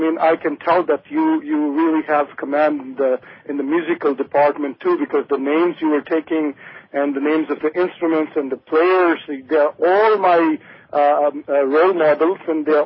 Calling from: Brampton, Ontario, Canada; I'm calling from Brampton, Ontario.

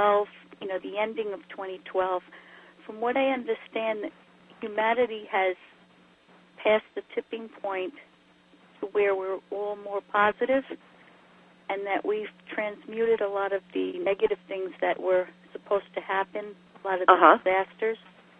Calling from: New York, United States; New York.

